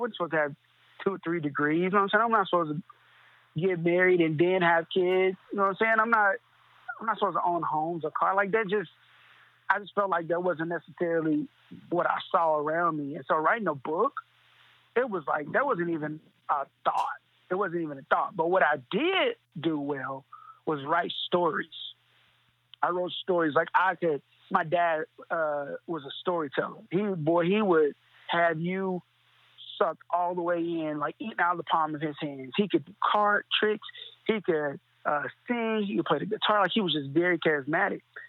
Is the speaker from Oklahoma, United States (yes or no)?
yes; Tulsa, Oklahoma, United States; I grew up in North Tulsa, bro.